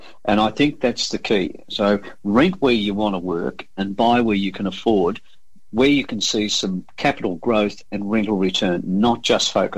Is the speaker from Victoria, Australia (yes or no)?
no; Crookwell, New South Wales, Australia; That's my hometown, and I love Crookwell.